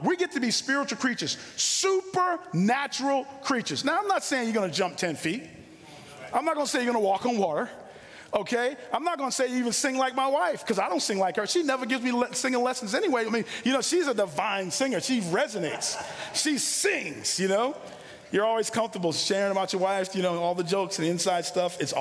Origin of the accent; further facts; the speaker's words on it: Brooklyn, New York, United States; growing up in Brooklyn, I mean, you're talking about, I mean, it was just really difficult growing up.